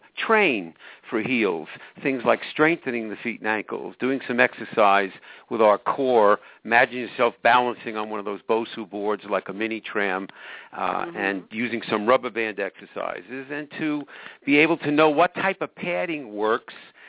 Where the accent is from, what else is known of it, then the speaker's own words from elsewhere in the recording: Long Island, New York, United States; they used to call it the root of the dashing commuter when I grew up on Long Island.